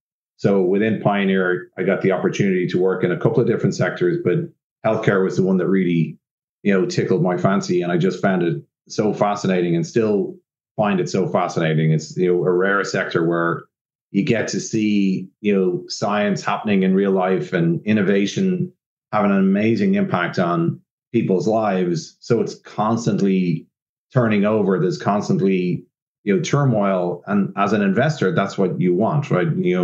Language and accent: English; Dublin, Leinster, Ireland; now in New York, United States; I born and raised in Ireland, you know, grew up in Dublin, went to school in St. Mary's and Rathmines